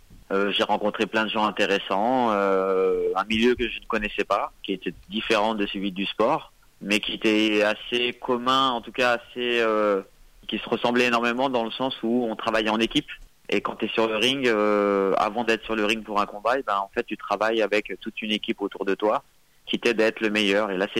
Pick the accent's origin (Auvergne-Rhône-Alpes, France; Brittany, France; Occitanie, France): Auvergne-Rhône-Alpes, France; Bourgoin-Jallieu; Ouais, moi je suis né à Chauffleury, à Bourgoin-Jallieu. J'ai grandi là-bas jusqu'à mes 16 ans.